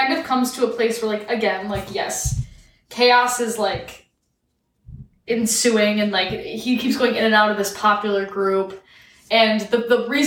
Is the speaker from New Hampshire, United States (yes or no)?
no; Illinois, United States; I'm from Illinois.